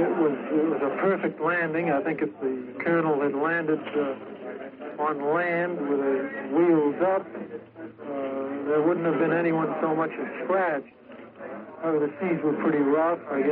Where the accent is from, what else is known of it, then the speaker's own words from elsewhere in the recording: East Providence, Rhode Island, United States; Providence, Rhode Island. East Providence, that is.